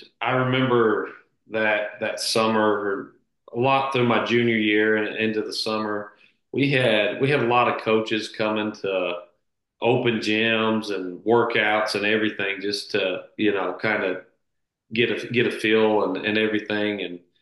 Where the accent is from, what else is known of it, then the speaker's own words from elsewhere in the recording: Kentucky, United States; Growing up in Kentucky, watching Kentucky basketball, This is the guy that my dad's been watching on TV for all these years.